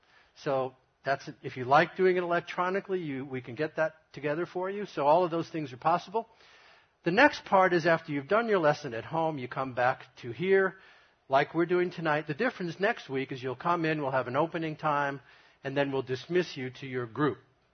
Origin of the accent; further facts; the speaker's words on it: Brooklyn, New York, United States; number one, I come from Brooklyn, that's where he's from.